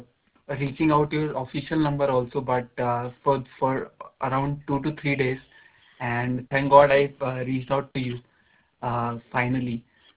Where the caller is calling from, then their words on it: India; I'm calling from India